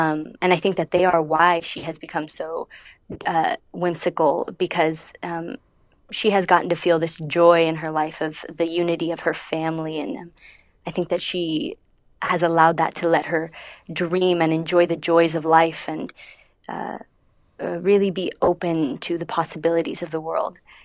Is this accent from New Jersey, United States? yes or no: no; Florida, United States; But I was a Middle Eastern girl in Florida, growing up in Florida, and Dennis was in town.